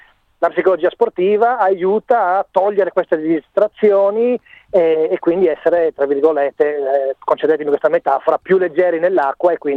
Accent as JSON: {"language": "Italian", "region": "Friuli-Venezia Giulia", "country": "Italy", "said": "sono anche friulano e ogni tanto esce quella friulanità che è in te"}